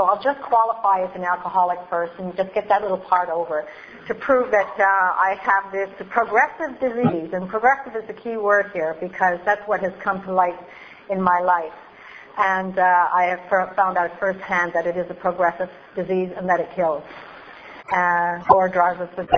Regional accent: Montreal, Quebec, Canada; came to Canada and landed here in December of 49. And I lived in the east end of Montreal. I got beat up every day because I was mostly anglais. I lost my accent real fast.

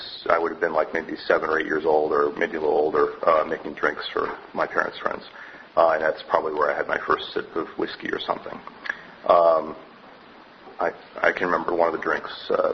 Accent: Massachusetts, United States; I was born in Massachusetts. I grew up there about an hour west of Boston.

